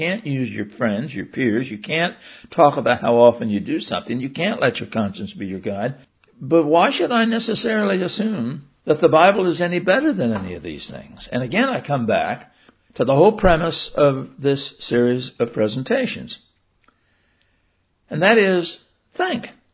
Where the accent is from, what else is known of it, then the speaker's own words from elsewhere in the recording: United States; I'm an American. I believe very strongly in the United States of America.